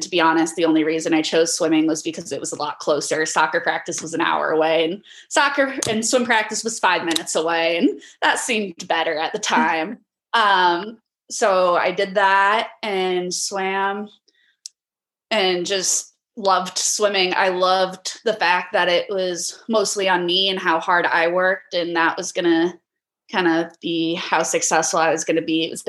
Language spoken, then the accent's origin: English; Illinois, United States; I grew up in the Chicago suburbs.